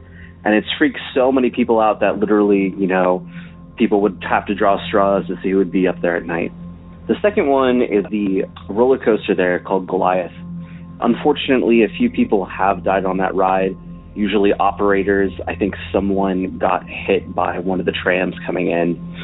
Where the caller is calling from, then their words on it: Santa Clarita, California, United States; Hey there … I'm coming from Santa Clarita, California. I have a few stories for hometown legends. Now, Santa Clarita is a little bit north of Los Angeles.